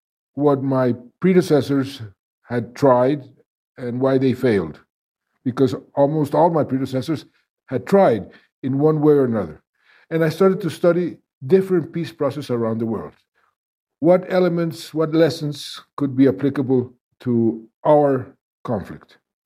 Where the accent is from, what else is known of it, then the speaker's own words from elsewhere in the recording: Colombia; English is a second language; I'm from Colombia.